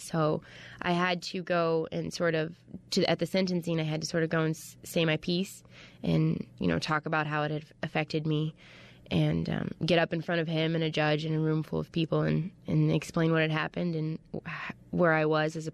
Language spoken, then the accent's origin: English; Ohio, United States; I'm originally from Ohio.